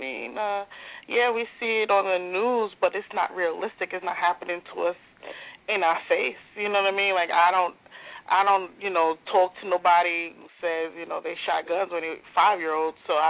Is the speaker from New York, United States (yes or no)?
yes; Brooklyn, New York, United States; You know, I grew up in Brooklyn.